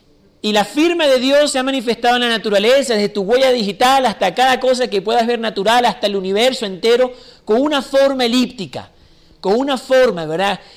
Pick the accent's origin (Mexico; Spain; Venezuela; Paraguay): Venezuela; accent: Venezuelan; also born or lived in Chile / Honduras; now in United States; mi acento ya no es venezolano, viví 10 años en Chile, tengo 5 años en Estados Unidos, viví 2 años en Honduras, mi esposa es hondureña, mi hija es americana